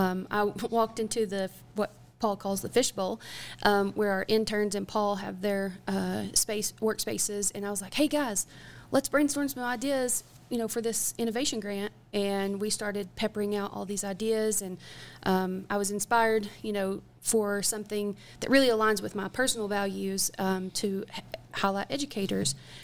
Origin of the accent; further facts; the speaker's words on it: Pigeon Forge, Tennessee, United States; also born or lived in Cleveland, United States; So I grew up in Pigeon Forge, which is at the foothills of the Smoky Mountains, and most recently moved to Cleveland and had my family and career there before moving to the San Luis Valley.